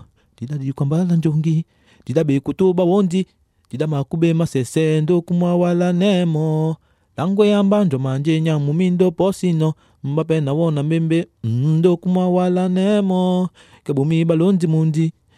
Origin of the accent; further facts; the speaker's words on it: Cameroon; Chez nous, au Cameroun, on appelle ça du makossa.